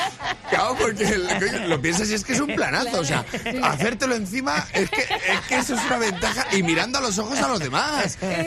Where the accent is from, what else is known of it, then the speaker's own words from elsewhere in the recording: Spain; En inglés, como solo un español sabe hacerlo.